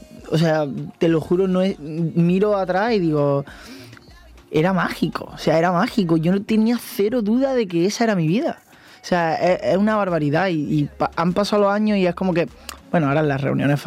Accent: Andalusia, Spain; now in Madrid, Spain; Yo es que soy un enamorado de mi tierra. Para mí Andalucía es lo más bonito que hay en el mundo.

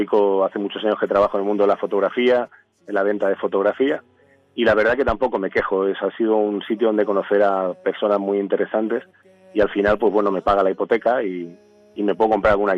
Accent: Santa Coloma de Gramenet, Catalonia, Spain; Soy de Santa Coloma y Gramanet, nació en el ambulatorio de la calle Mayor. Soy un pata negra colomense.

